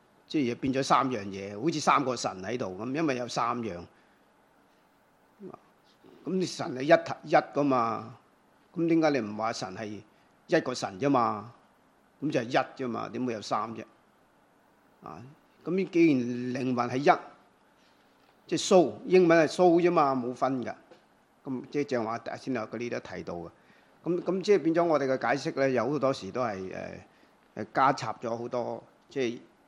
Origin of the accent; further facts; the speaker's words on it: China; 同我哋中國人嘅觀念咧有啲唔係中國人